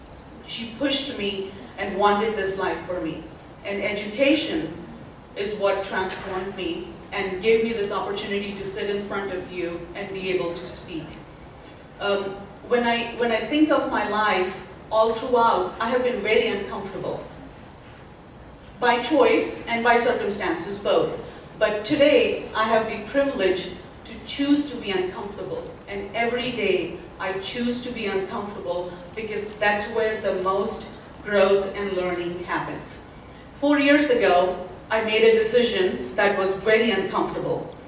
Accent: India; English is a second language; now in United States; You can also hear my accent. I come from India. I came to this country 17 years ago. I have been at Chico State for 14 years.

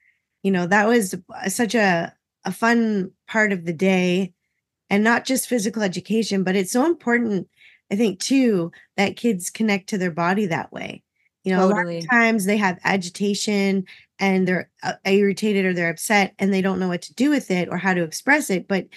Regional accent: Enola, Manitoba, Canada; No, I grew up in out near Enola, Manitoba. So okay. I grew up out in the country, but I did spend a lot of time in the city, though.

